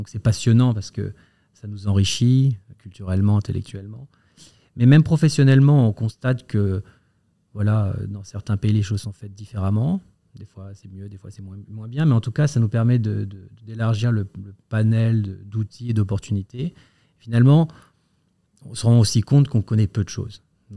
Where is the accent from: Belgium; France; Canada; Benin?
France; Paris, Île-de-France; Je suis parisien. Je suis né à Paris, dans le 14e arrondissement. Même si j'ai un parcours et un profil très international, puisque j'ai vécu dans plusieurs pays, j'ai fait une grande partie de mes études en France.